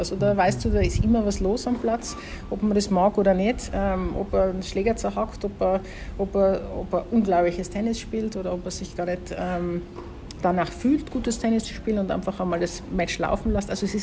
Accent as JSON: {"language": "German", "region": "Tyrol", "country": "Austria", "lives_now": "Australia", "said": "ich fühle mich natürlich nicht als Australierin, ich liebe Australien und Tirolerin, das kann man nicht mehr ändern, ich glaube, das hört man eh."}